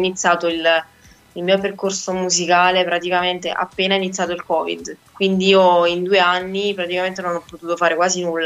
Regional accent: Avellino, Campania, Italy; ho quasi 24 anni, il 15 giugno compirò 24. Sono una giovane cantautrice irpina, quindi sono di Avellino Centro.

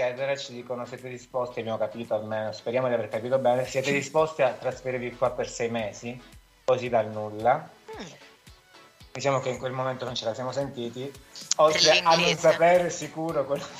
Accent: Calabria, Italy; siamo partiti da un tema, da una storia vera delle nostre parti, insomma, della provincia di Cosenza

